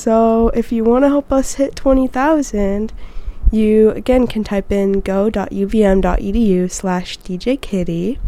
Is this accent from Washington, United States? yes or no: yes; Seattle, Washington, United States; now in Vermont, United States; So I am from Seattle, Washington, in the Pacific Northwest.